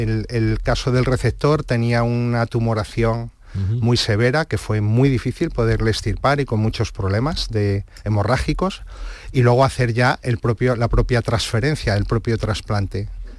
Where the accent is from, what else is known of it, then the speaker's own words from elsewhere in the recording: Andalusia, Spain; Estamos muy orgullosos como andaluces